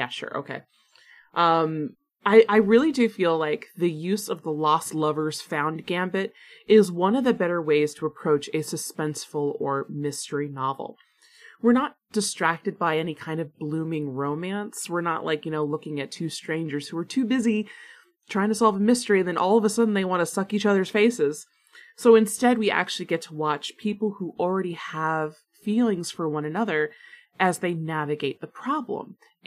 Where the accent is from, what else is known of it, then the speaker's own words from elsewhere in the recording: Florida, United States; Yes, I am from one of those weird sunny places, why are you asking? Yeah, it was kind of weird growing up in Central Florida, just a little bit odd.